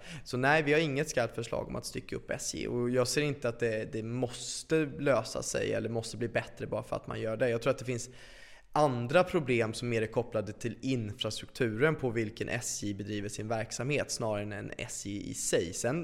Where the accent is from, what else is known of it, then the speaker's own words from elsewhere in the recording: Skövde, Västra Götaland County, Sweden; Och jag är från Skövde.